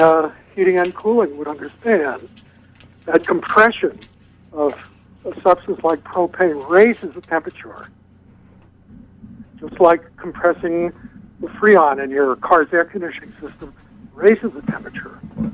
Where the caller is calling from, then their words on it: North Searsport, Maine, United States; I'm from North Searsport.